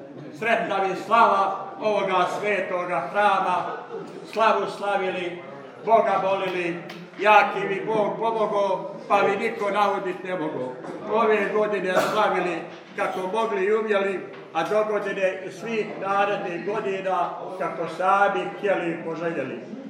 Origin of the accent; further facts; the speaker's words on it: Herzegovina, Bosnia & Herzegovina; mi koji dolazimo iz Svetosavske, Svetovasilijevske, Svetopetrovske, Hercegovine, imamo obavezu da čuvamo svoj običaj i svoju tradiciju.